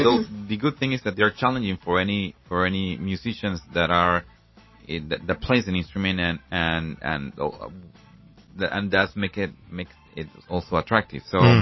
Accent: Panama; I grew up in Panama, and reggae or reggaeton, whatever genre it is, or the cousins of them or the brothers of the genre are, it's part of now Panama's culture.

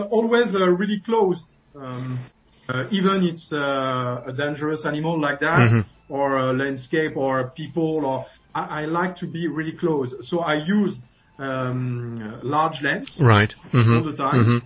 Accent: Paris, Île-de-France, France; English is a second language; when I was a teenager in France, in Paris, I was born in Paris and I grew up in Paris.

